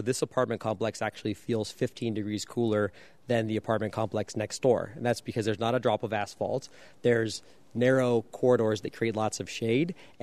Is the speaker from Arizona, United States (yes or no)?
yes; Phoenix, Arizona, United States; so I grew up in Phoenix, and for college, I turned down MIT to take the Flynn Scholarship, and that's something for 20 students a year in Arizona